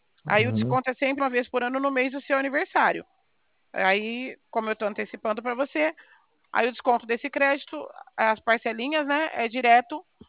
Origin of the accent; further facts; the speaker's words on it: Bebedouro, São Paulo, Brazil; eu sou de Bebedouro, tá? Interior de São Paulo, aqui pertinho de Barreto.